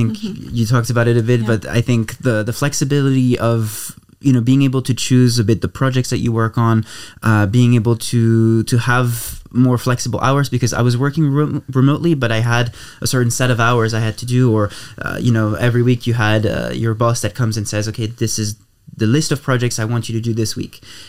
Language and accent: English; Luxembourg; also born or lived in Monaco / United States; I mean, I'm from Luxembourg, but I grew up in Monaco in the US, so I had to learn to adapt